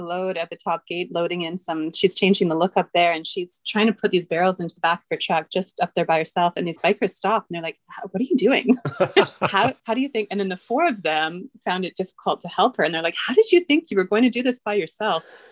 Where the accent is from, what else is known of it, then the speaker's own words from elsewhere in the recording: Osoyoos, British Columbia, Canada; But I grew up in Osoyoos, and my folks are getting older. They're still in Osoyoos